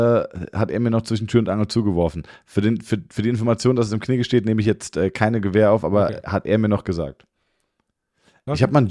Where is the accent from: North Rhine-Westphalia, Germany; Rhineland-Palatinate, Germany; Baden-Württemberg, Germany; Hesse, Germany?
Hesse, Germany; Groß-Gerau; Und es gab in Groß-Gerau, wo ich aufgewachsen bin